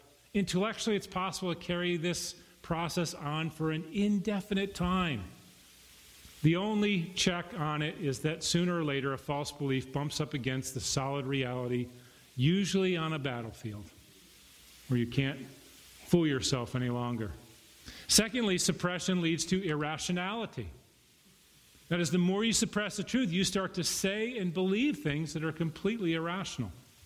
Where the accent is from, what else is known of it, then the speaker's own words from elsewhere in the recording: Hartford, Connecticut, United States; I grew up in Irish Catholicism in Hartford, Connecticut.